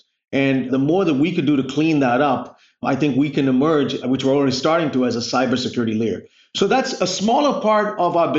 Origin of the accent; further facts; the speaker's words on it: India; now in United States; I mean, I grew up in India, and if it wasn't for the opportunity to come here on a scholarship